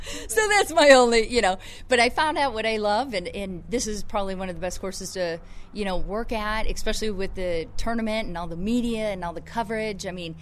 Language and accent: English; Illinois, United States; I came from Illinois and played golf at Purdue University